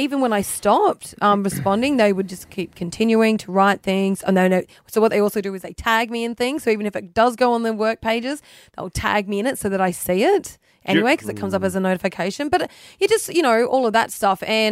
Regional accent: Philippines; like obviously because I'm Filipino and things like that.

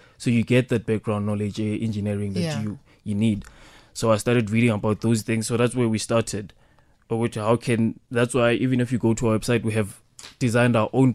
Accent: South Africa; And for me, being a South African, it was a bike.

